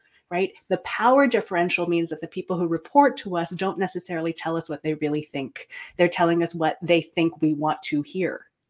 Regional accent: Taiwan; moved away; I am an immigrant from Taiwan. To respect my elders means to not question them, not question authority.

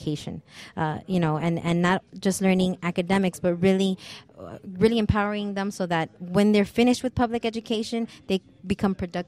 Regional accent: United States; born there; first language Spanish; English is a second language; I was born in the United States. I am an American, American citizen, and my first language was Spanish. And in the community of Miami, it's a very unique community because we can get away with speaking Spanish almost anywhere

